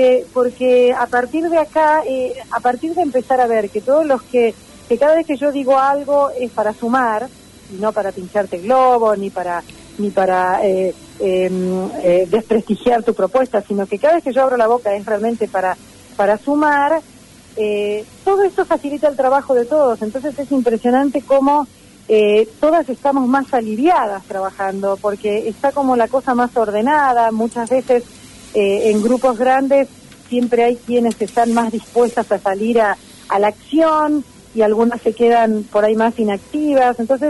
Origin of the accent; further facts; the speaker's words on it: Argentina; nos hemos debilitado como argentinos y como país